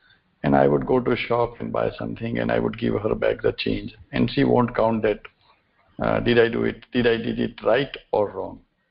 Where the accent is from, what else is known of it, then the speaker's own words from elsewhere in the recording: Surat, Gujarat, India; English is a second language; We stayed together in Surat. I was born and brought up in Surat